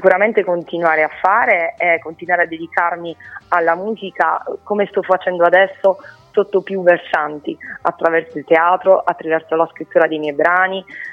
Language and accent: Italian; Giovinazzo, Apulia, Italy; Provincia di Bari, provincia sono di Giovinazzo.